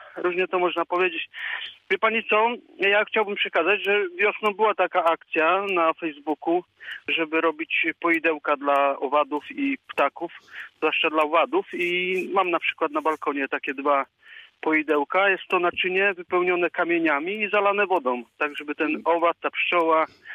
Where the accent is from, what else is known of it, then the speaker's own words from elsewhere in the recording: Sława, Lubusz Voivodeship, Poland; pochodzę ze Sławy.